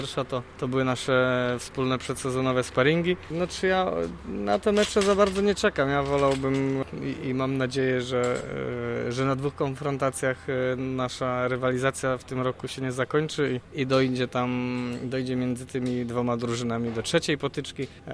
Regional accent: Leszno, Greater Poland Voivodeship, Poland; Bo w Lesznie się wychowałem, w Lesznie startowałem

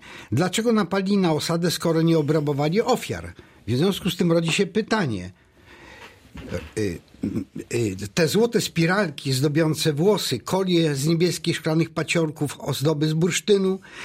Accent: Jasień, Lubusz Voivodeship, Poland; ponieważ wywodzę się z Jasienia, to mam zaledwie 4 czy 5 kilometrów do tego grodziska

